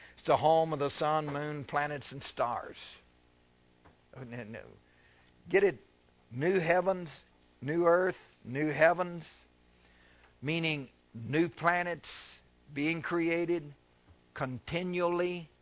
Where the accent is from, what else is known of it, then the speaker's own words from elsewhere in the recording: Kentucky, United States; I'm from Kentucky. That's not easy for me.